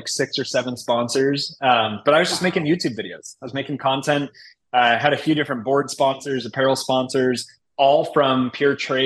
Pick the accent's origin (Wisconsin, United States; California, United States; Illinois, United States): Illinois, United States; Chicago; You know, as funny as it is, so growing up in Chicago